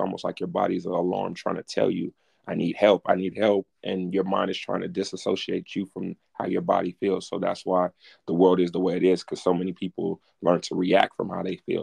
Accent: California, United States; I'm from California.

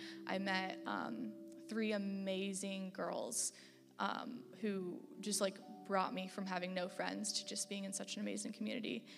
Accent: Bloomington, Illinois, United States; now in Champaign, United States; I grew up in Bloomington, Illinois, had a big family, lots of step-siblings and whatnot, so I love it in Champaign

